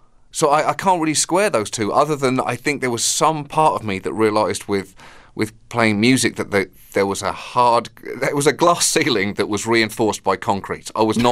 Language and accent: English; United Kingdom; like you say, I'm British. You know, there is a fundamental affection to an extent for British people